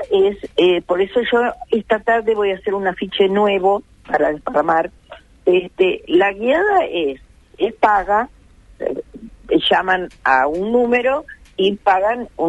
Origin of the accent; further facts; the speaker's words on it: Uruguay; y conste que yo soy uruguaya, no soy argentina.